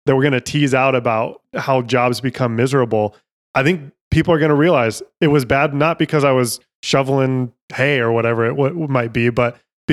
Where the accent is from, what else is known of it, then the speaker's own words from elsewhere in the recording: Utah, United States; I'm from Utah. We, you know, grew up hunting and stuff.